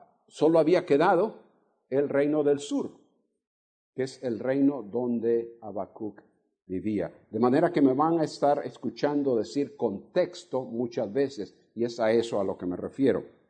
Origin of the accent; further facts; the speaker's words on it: Honduras; born there; moved away; Nací en Honduras. Lo que pasa es que hace más de 50 años que no vivo en Honduras. Entonces, la forma de hablar, que se parece mucho a la forma de los salvadoreños, se ha ido perdiendo.